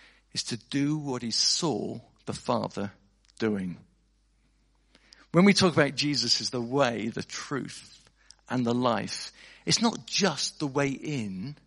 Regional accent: United Kingdom; And we're British, you know, so we don't like to run to the front, do we?

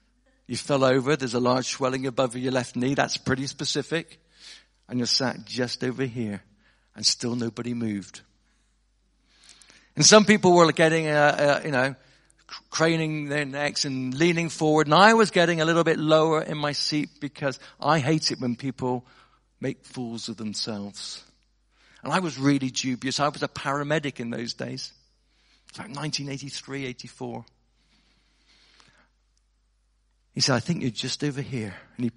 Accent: United Kingdom; And we're British, you know, so we don't like to run to the front, do we?

